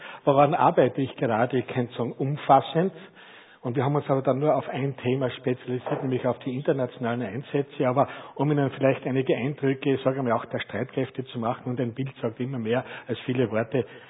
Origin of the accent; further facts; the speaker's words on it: Styria, Austria; born there; Ich bin gebürtiger Steirer. Wie gesagt, mein Hauptquartier ist in Graz und in Salzburg.